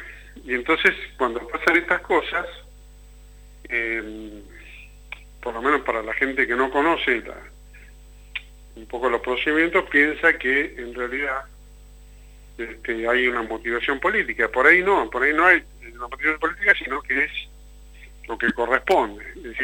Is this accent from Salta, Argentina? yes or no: yes; Salta, Argentina; como yo somos salteños